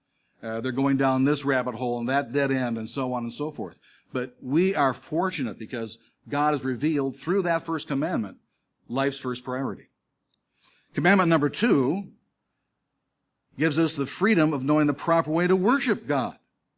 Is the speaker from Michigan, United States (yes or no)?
yes; Detroit, Michigan, United States; So I went back home to my hometown of Detroit, Michigan, and got a job like what you do.